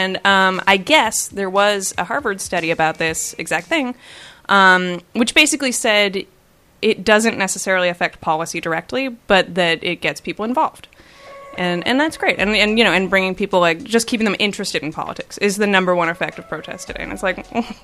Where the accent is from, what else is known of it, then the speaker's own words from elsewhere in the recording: Canada; That's my like, number one concern because I'm Canadian and I'm Canadian